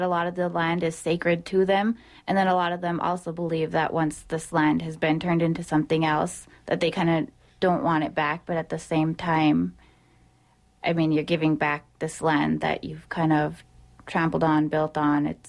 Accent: Spirit Lake, North Dakota, United States; I'm from Boise Fort in Spirit Lake, North Dakota.

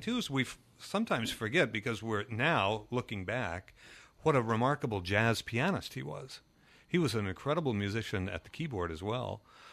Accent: Connecticut, United States; also born or lived in Michigan; Well, yes, and after Connecticut, we moved to Michigan.

